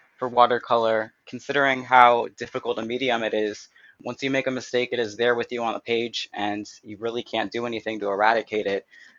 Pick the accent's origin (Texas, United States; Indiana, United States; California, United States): California, United States; Oakland; moved away; So I started out in a liberal suburb of Oakland, California, and I made my way all the way east, kind of to just start a new path for myself.